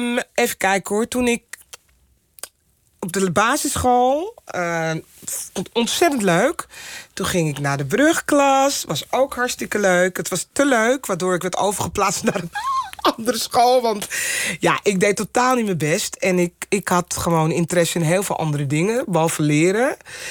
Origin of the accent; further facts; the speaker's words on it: Amsterdam, North Holland, Netherlands; Ik kwam eigenlijk uit Amsterdam-Zuid. Het is eigenlijk gewoon een dorp. Het is super beschermd en netjes. En in ene kwam ik terecht op een school in Amsterdam-West.